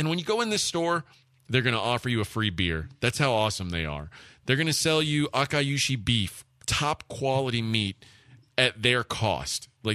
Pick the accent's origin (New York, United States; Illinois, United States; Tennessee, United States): Illinois, United States; Chicago; Everyone always says, like, oh, Chicago is the best. I'm from Chicago. Chicago's the best.